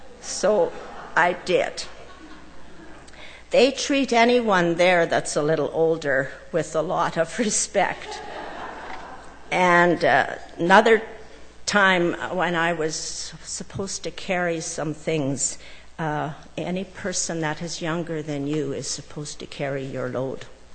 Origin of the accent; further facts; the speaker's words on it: Canada; told them I was from Canada and I was there with a mission team